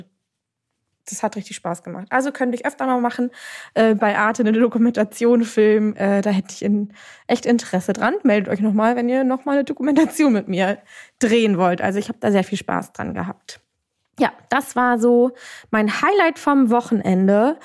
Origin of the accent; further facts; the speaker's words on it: Lübeck, Schleswig-Holstein, Germany; born there; fahre nach Lübeck in meine Geburtsstadt